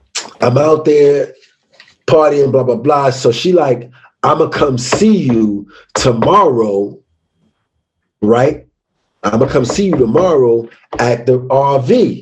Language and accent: English; New York, United States; Now, I'm from New York.